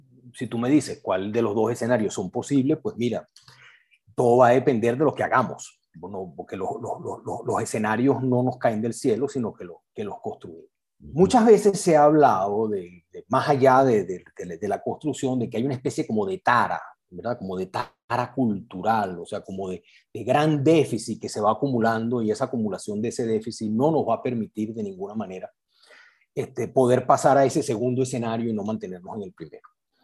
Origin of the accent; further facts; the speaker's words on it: Venezuela; esos 6 millones de venezolanos, que son una muestra de nosotros mismos, los que estamos en Venezuela